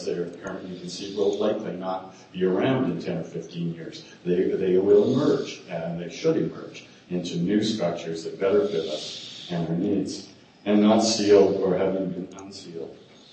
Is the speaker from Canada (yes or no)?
yes; Calgary, Alberta, Canada; I grew up in Calgary and used to say an expert is someone who's more than 50 miles away from home.